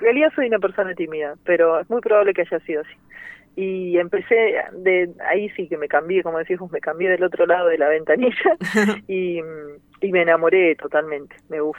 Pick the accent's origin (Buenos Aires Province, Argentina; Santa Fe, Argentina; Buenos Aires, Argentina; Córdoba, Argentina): Santa Fe, Argentina; Rosario; así que yo me considero siempre rosarina. Cuando me preguntan, yo digo, yo soy rosarina.